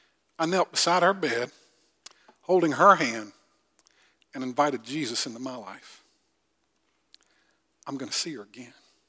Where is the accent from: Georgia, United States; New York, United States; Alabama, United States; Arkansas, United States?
Georgia, United States; Augusta; So I'm from Augusta. I guess I'm from South Georgia.